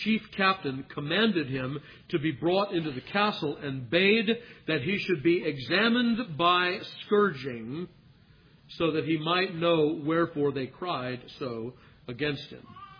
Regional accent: Los Angeles, California, United States; Of course, I grew up in Los Angeles.

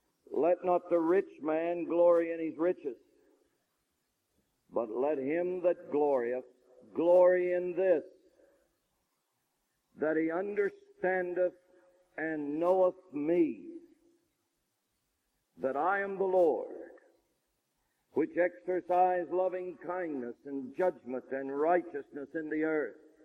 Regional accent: Midwest, United States; I'm from America tonight. I'm from the Midwest, they call it in America. I'm from the part of America where Protestantism flourished.

